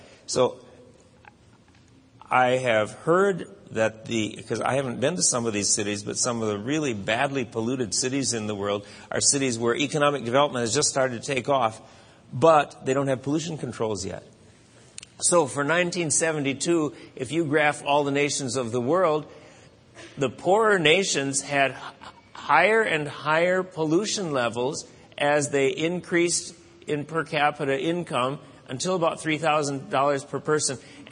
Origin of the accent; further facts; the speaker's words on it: Eau Claire, Wisconsin, United States; I remember as a kid growing up in Wisconsin, even in Eau Claire, Wisconsin, just a town of 40,000 people